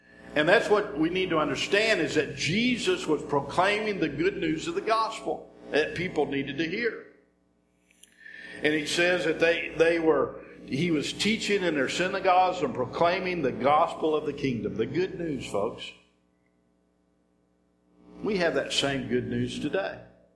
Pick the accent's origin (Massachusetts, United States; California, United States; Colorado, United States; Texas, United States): Texas, United States; Brazoria; I still claim Brazoria as home. People always ask me where I'm from, and I said, I'm from Houston, and then you know the bit.